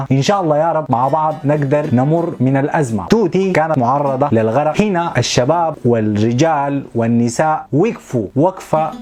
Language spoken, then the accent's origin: Arabic; Sudan; لا شمالي لا جنوبي لا شرقي لا غربي، نحن سودانيين ولازم نتحد كلنا فيها